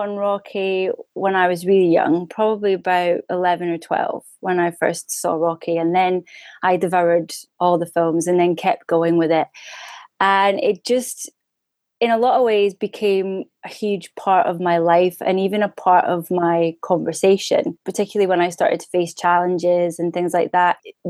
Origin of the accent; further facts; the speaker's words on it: Glasgow, Scotland, United Kingdom; I'm from Glasgow in Scotland, all the way from Bonnie Scotland.